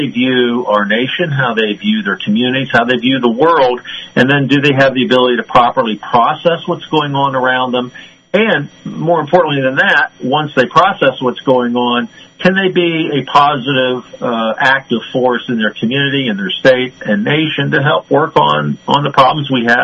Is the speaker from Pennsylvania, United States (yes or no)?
yes; Ellwood City, Pennsylvania, United States; growing up in Elwood City in western Pennsylvania, I can remember my civics teacher.